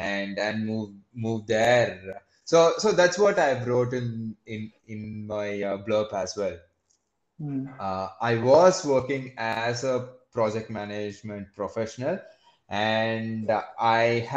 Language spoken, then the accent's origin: English; India; being an Indian, Indian parents wouldn't allow to go to any other field as such.